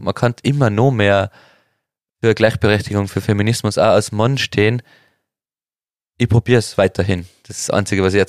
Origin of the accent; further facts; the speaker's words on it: Hopfgarten, Tyrol, Austria; habe ich zweimal in meiner Heimat geschlafen, bei meinen Eltern, Hotel Mama.